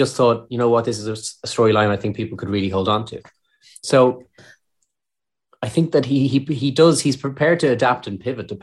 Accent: Ireland; now in United Kingdom; being an Irish actor in the UK as well

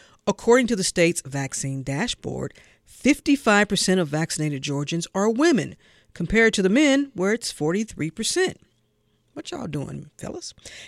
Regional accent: St. Louis, Missouri, United States; I'm from St. Louis, I root for the Braves

